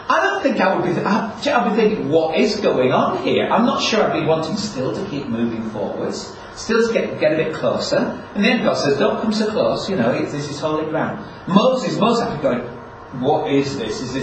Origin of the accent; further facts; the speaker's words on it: Yorkshire and the Humber, United Kingdom; I was brought up in North Yorkshire.